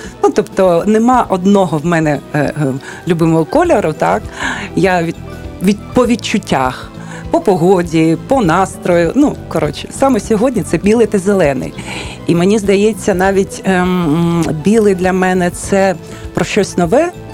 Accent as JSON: {"language": "Ukrainian", "region": "Kyiv", "country": "Ukraine", "tie": "born or raised there", "said": "Я народилася в Києві і все своє життя проживала в Києві."}